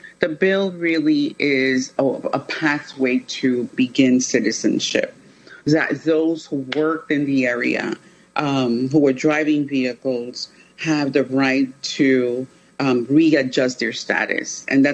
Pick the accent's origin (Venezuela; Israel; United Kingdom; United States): Venezuela; as an immigrant myself, I'm from Venezuela